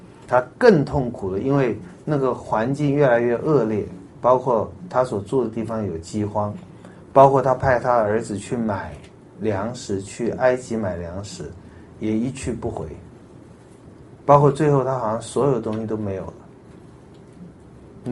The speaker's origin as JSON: {"language": "Chinese", "country": "China", "said": "就是我们中国人有的时候也会讲"}